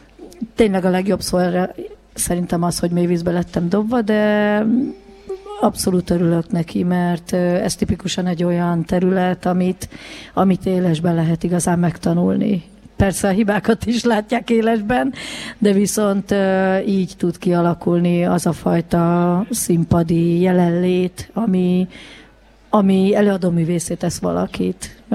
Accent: Zalaegerszeg, Zala, Hungary; born there; also born or lived in Budapest; Hát Zalaegerszegen születtem, és ott 4 éves koromban elkezdtem járni zene óvodába.

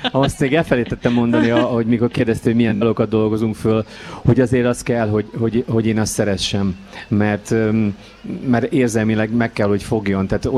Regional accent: Hungary; ez nagyon hiteles megint csak, hiszen magyarok vagyunk, és ő meg nagyon-nagyon fontos magyar zeneszerző

